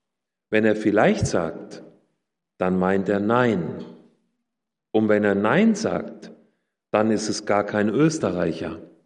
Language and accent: German; Hesse, Germany; Ich komme aus dem Landkreis Fulda aus Hessen.